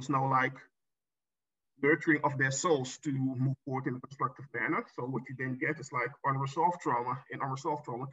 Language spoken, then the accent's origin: English; Amsterdam, North Holland, Netherlands; Yeah, I'm born and raised actually in Amsterdam. So I've always lived here, always went to school here, always worked here in Amsterdam. So I'm pretty much tied to the city. But my family is originally from Suriname in South America.